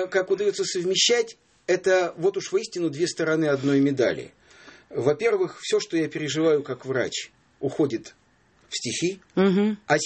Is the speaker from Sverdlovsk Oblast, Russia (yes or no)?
yes; Yekaterinburg, Sverdlovsk Oblast, Russia; moved away as an adult; Родился в Екатеринбурге в 53-м году и 37 лет там прожил.